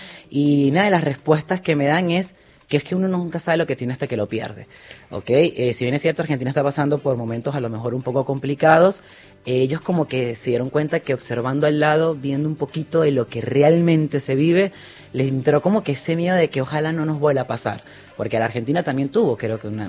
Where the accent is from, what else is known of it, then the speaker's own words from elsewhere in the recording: Venezuela; El 2018, cómo Venezuela hoy por hoy vive y disfruta de una Navidad. Sabemos que la situación en mi país lamentablemente no está fácil.